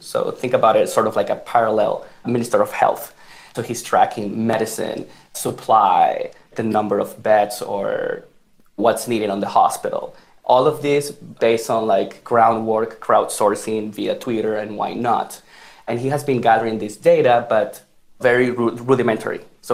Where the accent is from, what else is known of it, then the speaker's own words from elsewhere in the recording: Barquisimeto, Lara, Venezuela; now in United States; I am born and raised in Barquisimeto, Venezuela.